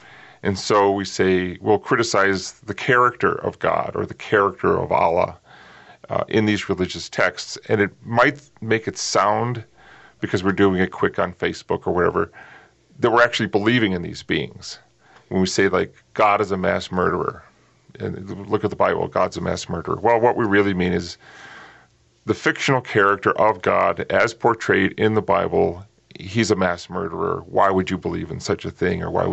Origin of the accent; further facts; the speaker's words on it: New England, United States; And I was raised a traditional Catholic in New England.